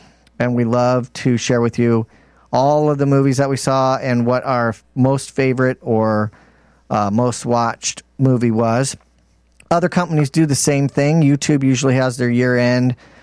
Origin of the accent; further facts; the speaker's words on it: United States; my heritage is I'm British and I was born in America. So I have mostly lived my life in America.